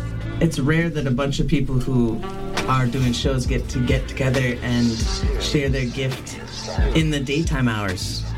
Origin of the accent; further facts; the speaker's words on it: London, Ontario, Canada; I'm originally from Ontario. I'm from London, Ontario.